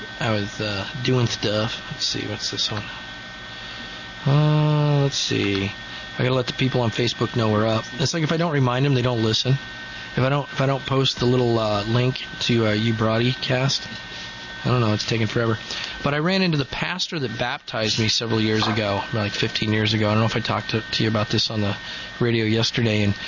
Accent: Michigan, United States; We're just rednecks from Michigan.

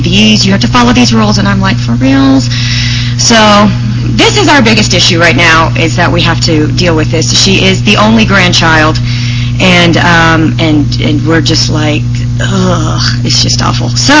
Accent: Las Vegas, Nevada, United States; also born or lived in Provo; I was born in Provo, and my parents moved me to Vegas when I was like 11 months old. It was awesome. So I was raised in Vegas

